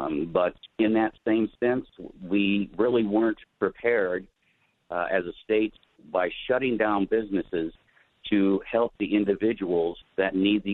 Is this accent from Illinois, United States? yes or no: no; Milwaukee, Wisconsin, United States; also born or lived in Iowa; Well, I am actually born in Iowa, but when I was just 3 years old, my parents moved into Milwaukee. So I grew up in the northwest side of Milwaukee and went to college out in the state of Iowa